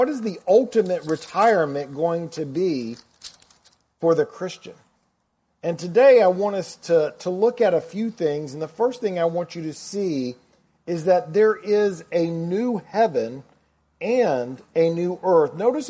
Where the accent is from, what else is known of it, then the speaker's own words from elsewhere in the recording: the South, United States; accent: southern; now in California, United States; Because they can tell I'm not from California with a little bit of a southern accent.